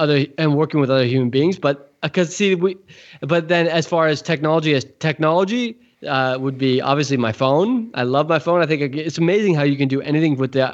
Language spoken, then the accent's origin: English; California, United States; So I grew up around technology in Silicon Valley, and I'm grateful for it.